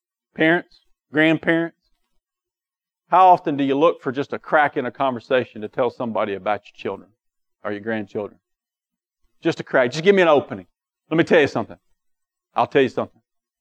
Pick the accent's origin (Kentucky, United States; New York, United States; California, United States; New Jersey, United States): Kentucky, United States; We're from Kentucky, so that's why he gets the Bluegrass Goddess.